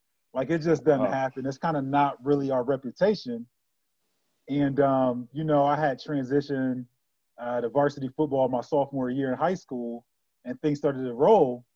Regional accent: Alliance, Ohio, United States; So, again … born and raised in Ohio. I've been in Ohio my whole life, and I'm from a small town, northeast Ohio, called Alliance.

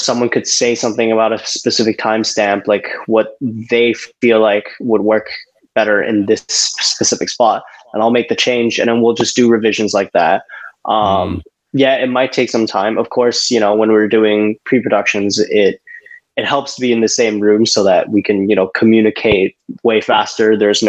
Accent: Thailand; now in Taiwan; And now I currently live in Taiwan. So, my nationality is actually Taiwan, but I was born and raised in Thailand.

